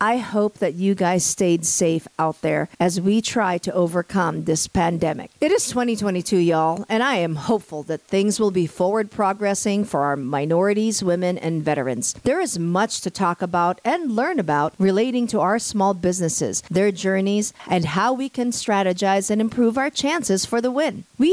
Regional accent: United States; As a Filipino-American, I share in the challenges you face in procurement

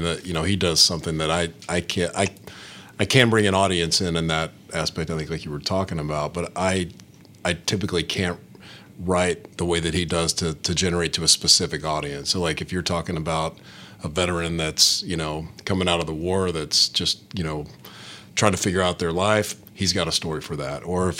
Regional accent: Tennessee, United States; I'm from Tennessee originally

